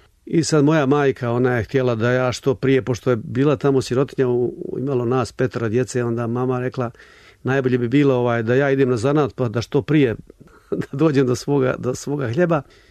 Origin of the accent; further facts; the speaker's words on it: Bugojno, Federation of Bosnia and Herzegovina, Bosnia & Herzegovina; born there; Rođen sam u Bugojnu 3. marta 1941. godine. Jedno kilometar od centra Bugojna, jedno srpsko selo, zove se Čipuljić. U njemu su živjeli 99% Srbi.